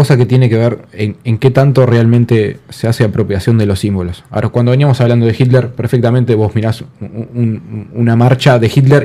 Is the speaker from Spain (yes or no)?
no; Uruguay; A ver, como uruguayos